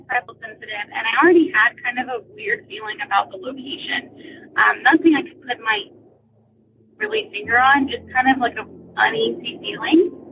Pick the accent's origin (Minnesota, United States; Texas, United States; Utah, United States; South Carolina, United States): South Carolina, United States; I am from South Carolina. I'm a listener.